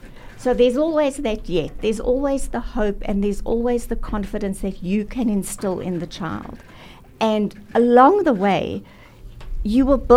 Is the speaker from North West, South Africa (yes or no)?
no; Vereeniging, Gauteng, South Africa; Now, I come from Vereeniging, and I went to King David for Standard 9, what was Standard 9 in matric, and it was a culture shock for me.